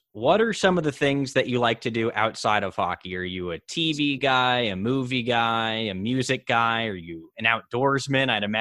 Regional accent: United States; I would have had growing up in the United States, because that is so unique to me.

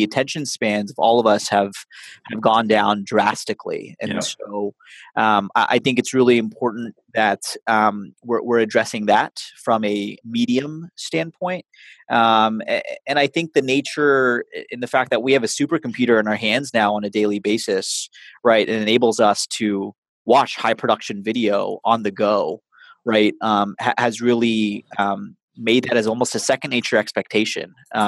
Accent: Dallas, Texas, United States; So I'm originally from Dallas, Texas. I went to school at the University of Texas at Austin.

